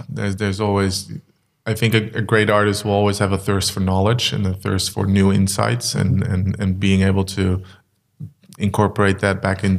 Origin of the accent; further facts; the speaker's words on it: Netherlands; now in Germany; I'm from the Netherlands, so we have a good base there.